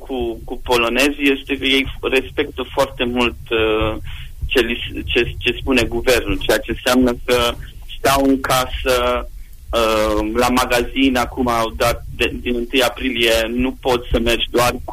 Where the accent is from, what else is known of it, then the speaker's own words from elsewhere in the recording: Sovata, Mureș County, Romania; now in Kraków, Poland; sunt din Sovata, din județul Mureș.